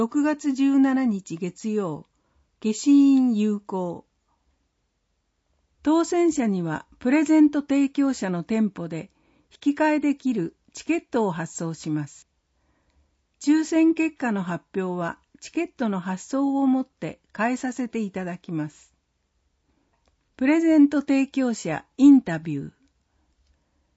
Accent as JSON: {"language": "Japanese", "town": "Kimitsu", "region": "Chiba", "country": "Japan", "tie": "born or raised there", "said": "自分が生まれ育った君津に住む人や景色をカメラを通して知れる喜びを感じています"}